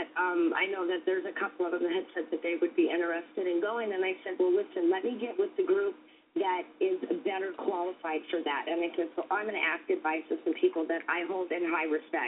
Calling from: Omaha, Nebraska, United States; Well, this is … I am calling from Omaha, Nebraska.

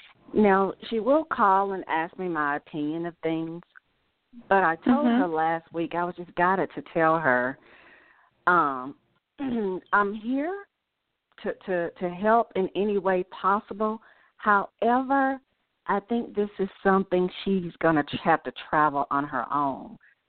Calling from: Georgia, United States; I'm calling from Georgia.

